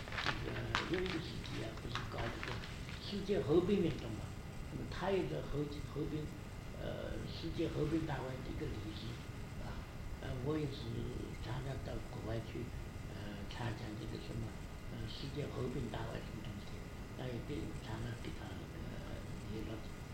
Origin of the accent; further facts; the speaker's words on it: China; 这作为我们中国人呢，送外国人上山